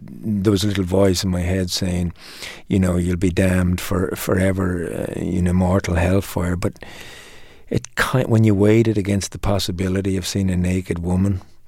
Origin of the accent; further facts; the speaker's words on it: Dublin, Leinster, Ireland; It was a working-class family in Dublin, and my father was a laborer, and he had to work really, really hard.